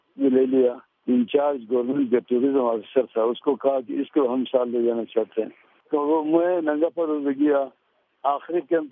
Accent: Aliabad, Gilgit-Baltistan, Pakistan; میں ہنزا علی آباد میں پیدا ہو گیا وہاں سے میں نے پرائمری سکول پاس کیا

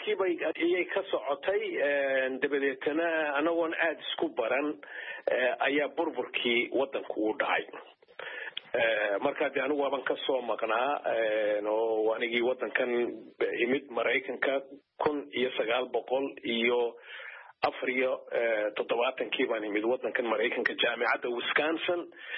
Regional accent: Gabiley, Woqooyi Galbeed, Somalia; now in United States; anigu markaan yaraa magaalada Gabley aanu caruurta ahayn iyo secondary iyo intermediate Xamuud ku yaalay

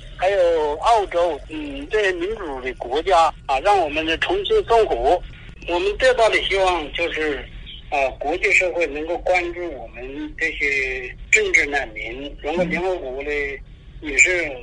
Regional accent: Hubei, China; also born or lived in Hangzhou / Beijing; 比如说原来在湖北，我是湖北人嘛，后来我到了杭州待了2年，后来我又到了北京

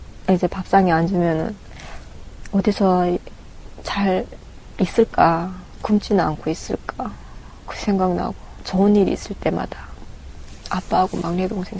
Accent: North Korea; born or raised there; moved away as an adult; now in Ansan, South Korea

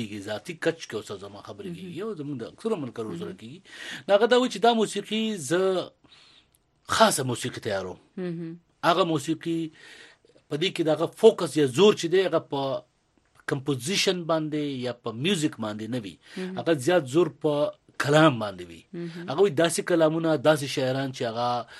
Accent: Afghanistan; موږ افغانان یو یا افغان یم افغانې یم نوی افغان یم

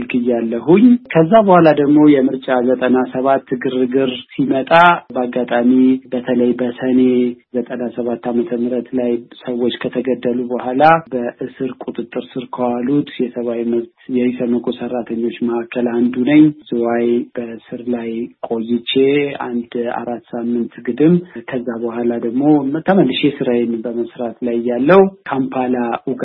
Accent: Addis Ababa, Ethiopia; born there; moved away as an adult; ትውልዴም አዲስ አበባ ነው።

